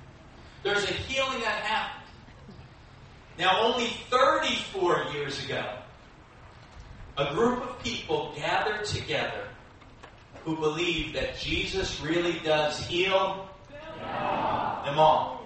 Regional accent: Long Island, New York, United States; now in Virginia, United States; Now, many of you know that I grew up in New York, on Long Island, or as we say, Long Island.

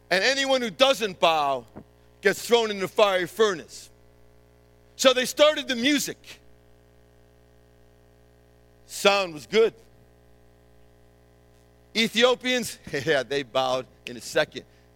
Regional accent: Northeast, United States; born there; You see, I was born in the Northeast between Yale and Harvard.

